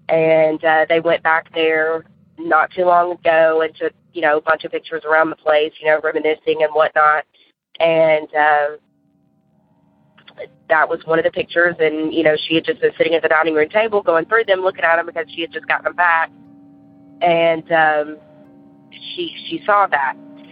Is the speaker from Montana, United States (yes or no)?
no; Murfreesboro, Tennessee, United States; I'm from Murfreesboro, Tennessee.